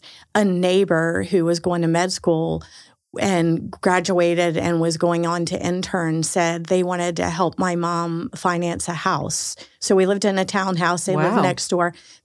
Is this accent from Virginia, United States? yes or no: yes; Norfolk, Virginia, United States; In Norfolk, Virginia.